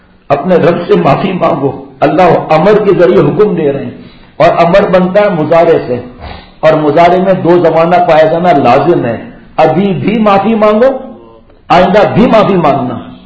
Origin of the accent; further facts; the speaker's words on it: Karachi, Sindh, Pakistan; born there; ہم جب چھوٹے بچے تھے گاؤں میں, میری پیدائش تو کراچی ہے لیکن گاؤں تو جاتے تھے نا